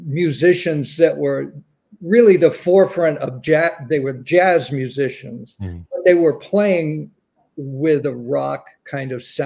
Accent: Boston, Massachusetts, United States; And growing up in the Boston area, luckily I got to see him a lot.

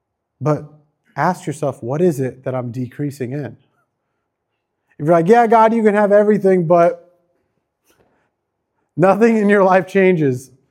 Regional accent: India; Sorry, I'm Indian, my bad.

